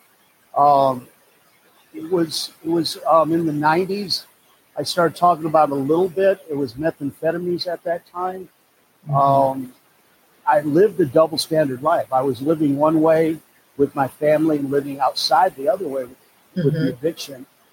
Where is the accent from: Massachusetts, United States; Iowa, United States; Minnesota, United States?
Iowa, United States; Unfortunately, I'm from the Midwest, from Iowa.